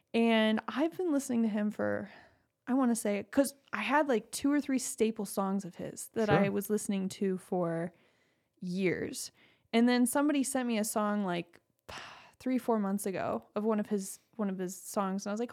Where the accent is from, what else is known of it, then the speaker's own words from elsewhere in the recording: Michigan, United States; Because we're from Michigan, so we don't really have any.